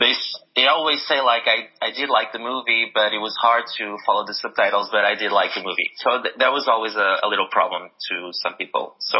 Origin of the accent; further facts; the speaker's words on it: Portugal; English is a second language; It's weird, bro, because I grew up in Portugal. In Portugal, you watch movies with subtitles, every time.